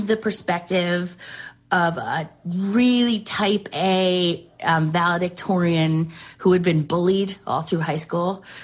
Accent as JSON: {"language": "English", "town": "Westchester", "region": "New York", "country": "United States", "tie": "born or raised there", "said": "I grew up in Westchester, and I fell in love with musicals really, really early"}